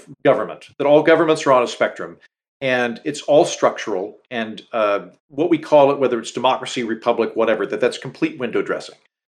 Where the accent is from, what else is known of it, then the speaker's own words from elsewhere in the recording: United States; As an American, it does bother me that we only have one more option than the Russians.